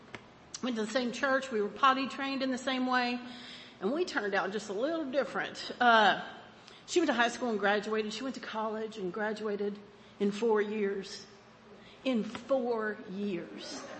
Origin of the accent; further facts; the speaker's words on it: Plano, Texas, United States; I'm from Plano, Texas, the land of drill team. Football is a religion where I'm from